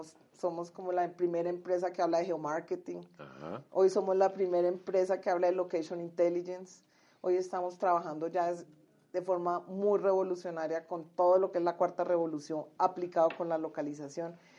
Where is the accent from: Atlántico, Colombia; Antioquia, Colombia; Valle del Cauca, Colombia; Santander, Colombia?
Valle del Cauca, Colombia; Cali; now in Bogotá, Colombia; Yo soy caleña, a mucho honor.